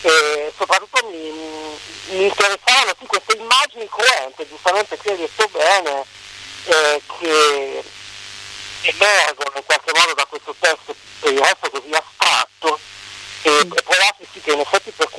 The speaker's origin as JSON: {"language": "Italian", "town": "Bologna", "region": "Emilia-Romagna", "country": "Italy", "said": "vengo a meno per età dalla Romagna, che è terra, insomma, di liscio e di mazurka, poi sono pure di Bologna"}